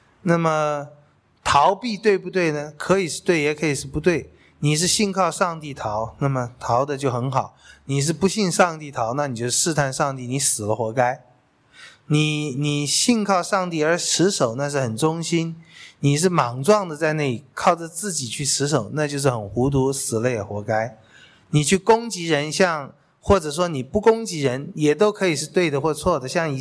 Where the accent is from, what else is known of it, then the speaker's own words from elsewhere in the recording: China; 这个在我们中国人里面现在当然也比较少了，就是从家谱来找谁是谁